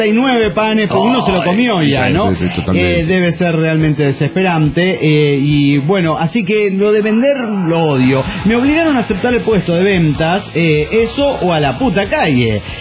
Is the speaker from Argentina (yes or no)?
no; Guadalajara, Jalisco, Mexico; de Guadalajara, Jalisco, México.